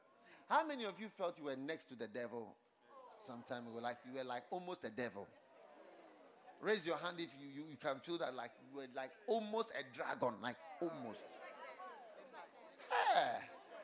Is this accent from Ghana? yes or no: yes; Ghana; I mean in other countries, but I'm from Ghana